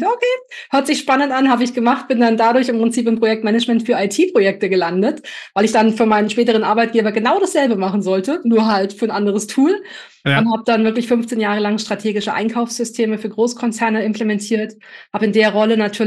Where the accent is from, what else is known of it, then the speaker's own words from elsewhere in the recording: Anklam, Mecklenburg-Vorpommern, Germany; now in Frankfurt, Germany; Ich komme tatsächlich von der Küstenregion. Ich bin Anklam geworden. Also auf der anderen Seite